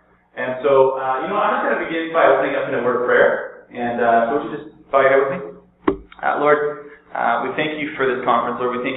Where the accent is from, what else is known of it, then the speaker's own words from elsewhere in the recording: Iceland; I'm from Iceland. I'm born and raised in Iceland